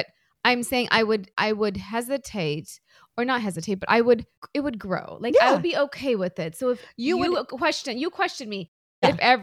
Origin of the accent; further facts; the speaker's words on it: Chicago, Illinois, United States; born there; I'm an American born Indian girl. Born in Chicago, and you could not tell that I'm an Indian girl by my accent. I don't have an accent